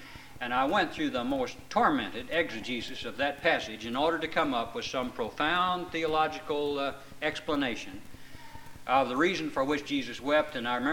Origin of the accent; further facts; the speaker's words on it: La Mesa, California, United States; I remember when I was growing up in San Diego that I would... Well, we were in La Mesa, really.